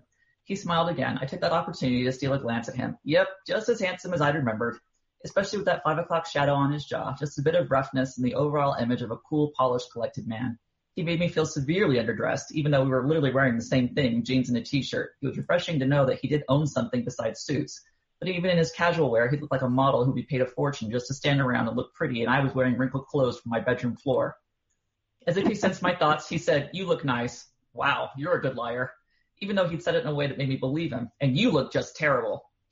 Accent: Utah, United States; and he goes, where are you from? I'm like, oh, Utah.

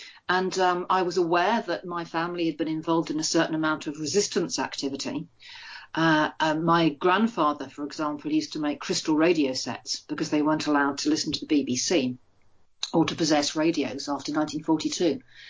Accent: Jersey; it had always been a wallpaper to my life, growing up in Jersey, because both my parents had grown up as children in the occupation

